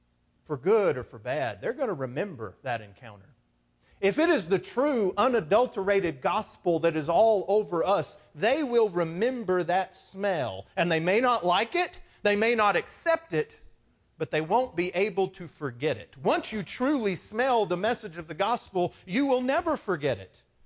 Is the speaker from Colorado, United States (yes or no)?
no; Texas, United States; For me, growing up in West Texas, it was the feed lots